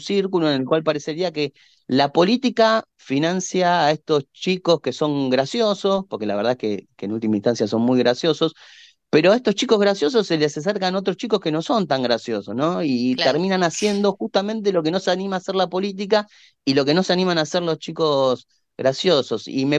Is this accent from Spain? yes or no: no; Argentina; como argentino